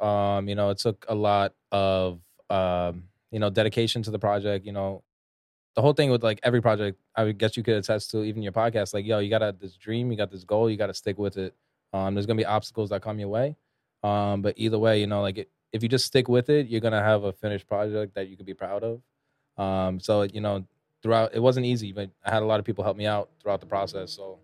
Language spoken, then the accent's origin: English; New York, United States; Yeah, I was born and raised in Queens.